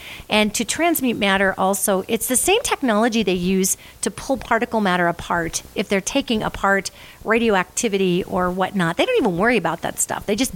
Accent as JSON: {"language": "English", "region": "Michigan", "country": "United States", "said": "I was from Michigan."}